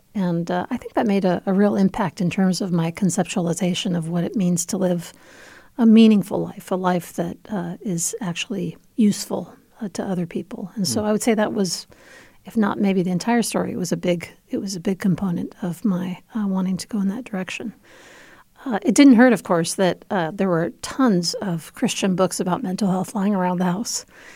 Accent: Argentina; I was raised in Argentina. My mother is Argentinian.

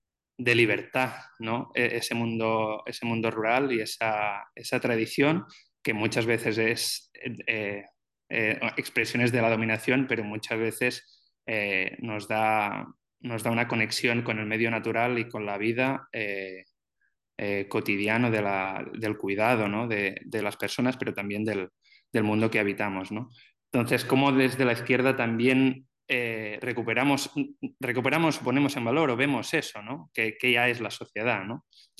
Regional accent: Catalonia, Spain; yo soy de Cataluña

